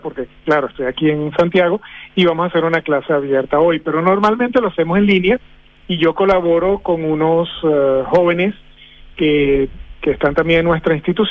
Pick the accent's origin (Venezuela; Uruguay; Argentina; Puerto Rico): Venezuela; born there; accent: Venezuelan; Sí, bueno, yo sí, nací en Venezuela, aunque comparto mi nacionalidad con Bélgica y Canadá.